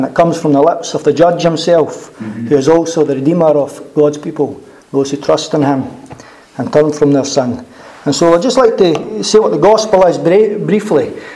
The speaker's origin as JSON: {"language": "English", "town": "Methil", "region": "Scotland", "country": "United Kingdom", "tie": "born or raised there", "said": "I'm 37 years old. I was born in 1974 in July, and born in a normal family, like most families. We were down to earth people, brought up here in Methil. And we were Roman Catholics, unpracticing Catholics."}